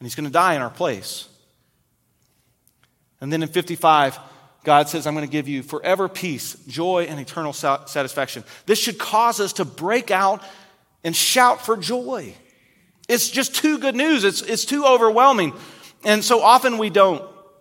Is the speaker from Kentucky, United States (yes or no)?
yes; Kentucky, United States; Now, I am from Kentucky. I'm a UK fan.